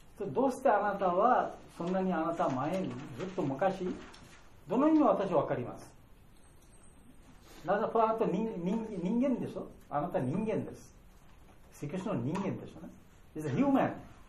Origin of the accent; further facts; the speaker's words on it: India; Japanese is a second language; now in Japan; 私は日本に来て普通、私インドから来ましたから、